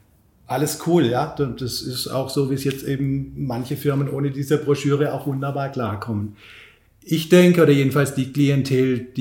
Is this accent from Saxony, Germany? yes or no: no; Baden-Württemberg, Germany; Ich freue mich natürlich auch, hier mal wieder in Pforzheim zu sein. Ich komme ja hier aus der Region